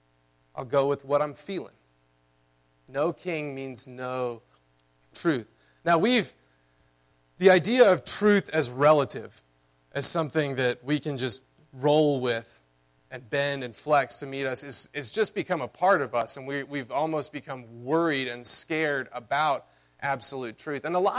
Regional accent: the South, United States; I grew up in the South

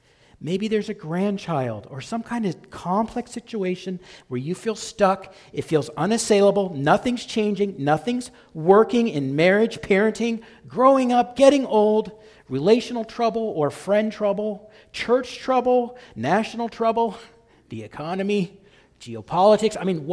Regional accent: Kent, Washington, United States; I'm from Kent, Washington, like a suburb of Seattle.

